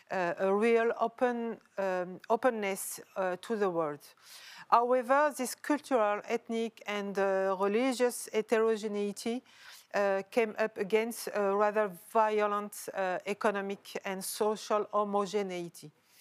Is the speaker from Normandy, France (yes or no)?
no; Aulnay-sous-Bois, Île-de-France, France; Yes, I grew up in Aulnay-sous-Bois in the Cité des 3000.